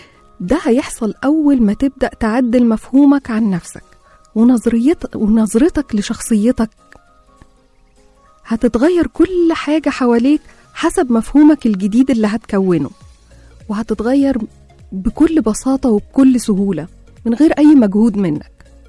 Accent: Cairo, Cairo Governorate, Egypt; من القاهرة

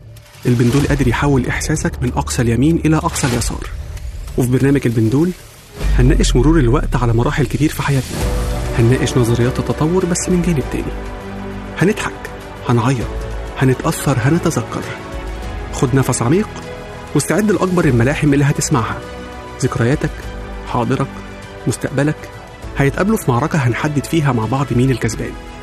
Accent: Egypt; بدأت بالحاجات اللي أسست مفهوم وأصل كلمة عيب جوانا كمصريين

